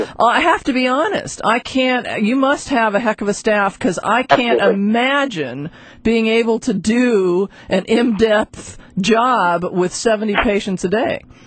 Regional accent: Chicago, Illinois, United States; born there; joining us from the great state of Illinois, where I was born. I was born in Chicago.

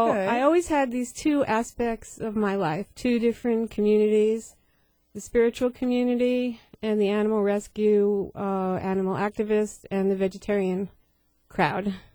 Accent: Brooklyn, New York, United States; also born or lived in West Coast; Anyhow, I was brought up in Brooklyn, where I mentioned we had stray dogs.

